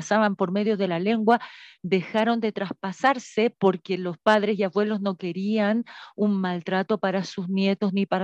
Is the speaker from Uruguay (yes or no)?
no; Chuquicamata, Antofagasta, Chile; soy chilena, soy del norte de Chile, de un lugar que se llama Chuquicamata, que es la mina a rajo abierto más grande del mundo, mucha gente la conoce así.